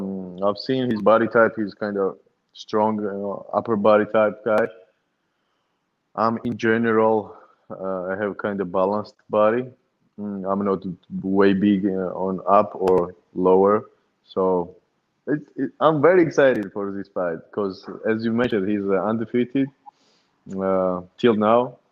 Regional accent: Georgia; moved away; back in the days when I was in Georgia, in my home country.

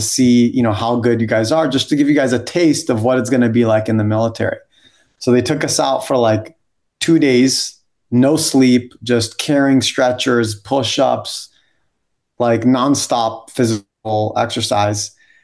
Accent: San Diego, California, United States; born there; I was born in San Diego, obviously

